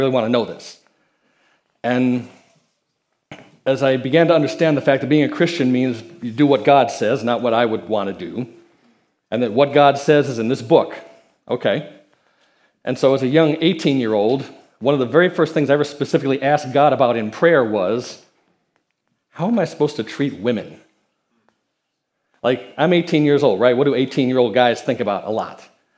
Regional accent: Chicago, Illinois, United States; moved away as an adult; So I grew up outside of Chicago, and when it came time to apply for colleges, I wanted out. I wanted to be someplace else. So I ended up going to college in Philadelphia

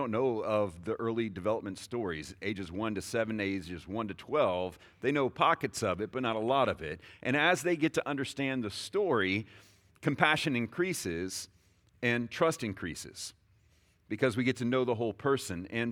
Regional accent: Houston, Texas, United States; So I've been around flooding. I grew up in Houston. I've seen flooding.

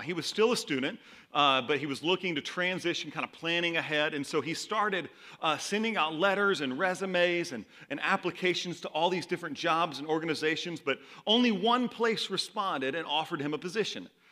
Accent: the South, United States; I'm from the South, okay? Y'all, you got to put a little South in your mouth sometimes, okay?

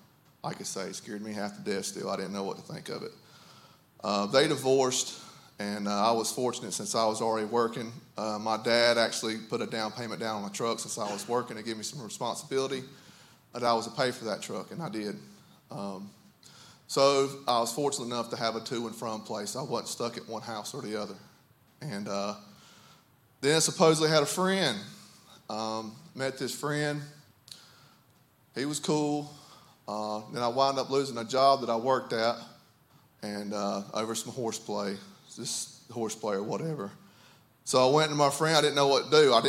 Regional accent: Gastonia, North Carolina, United States; I'm from Gastonia, about 2.5-3 hours away from here.

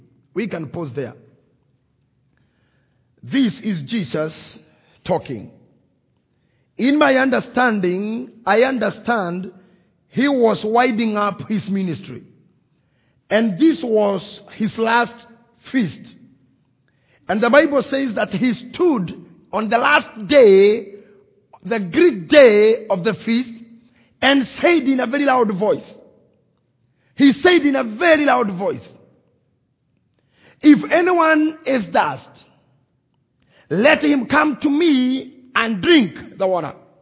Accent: Kenya; from the Republic of Kenya.

